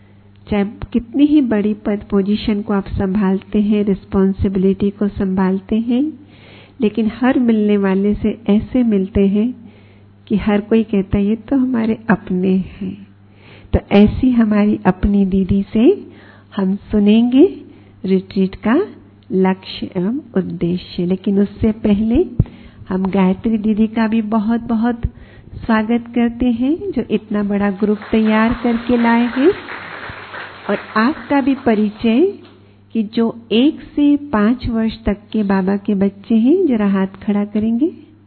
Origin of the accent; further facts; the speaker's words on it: Nagpur, Maharashtra, India; हम महाराष्ट्र से हैं, नागपुर से हैं